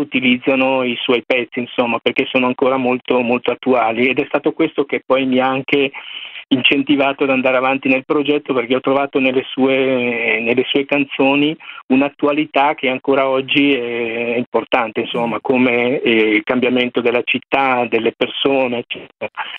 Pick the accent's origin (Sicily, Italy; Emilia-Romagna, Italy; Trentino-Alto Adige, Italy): Emilia-Romagna, Italy; Ferrara; now in Milan, Italy; io non sono un milanese perché io vengo da Ferrara e quindi sono venuto a Milano negli anni 80